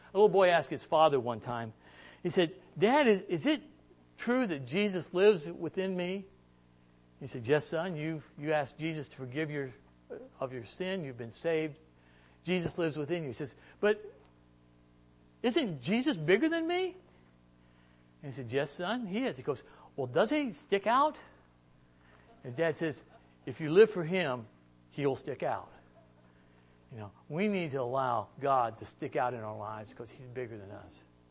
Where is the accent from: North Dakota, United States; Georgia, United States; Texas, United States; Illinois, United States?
Illinois, United States; I grew up in Illinois. I know what corn looks like.